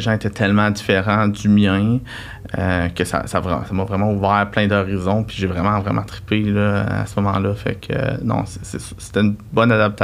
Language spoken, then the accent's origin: French; Rimouski, Quebec, Canada; also born or lived in Sept-Îles; Je viens de l'Est du Québec, là, du bas du fleuve, fait que, de Rimouski, puis j'ai fait mon cégep. J'ai fait mon cégep à Rimouski, puis mon secondaire à Sept-Îles.